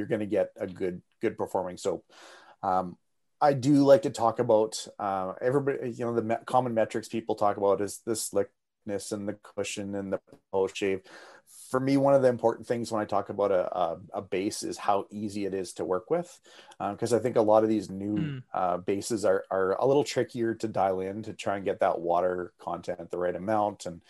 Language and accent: English; Canada; And as a Canadian